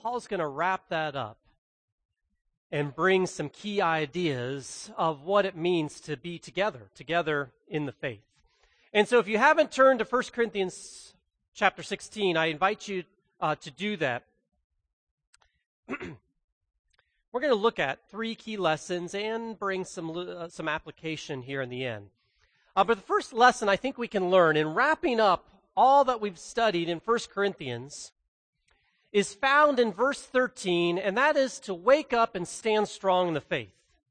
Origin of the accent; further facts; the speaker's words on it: Ohio, United States; but we remember that growing up in Ohio.